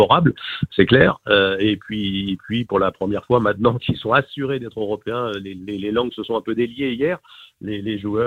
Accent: Brittany, France; Et on ne dit pas ça parce qu'on est breton et qu'on est chauvin.

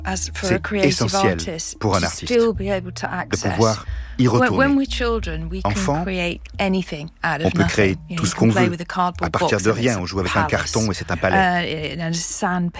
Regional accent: South West England, United Kingdom; French is a second language; Surtout de Dorset, là où j'ai grandi

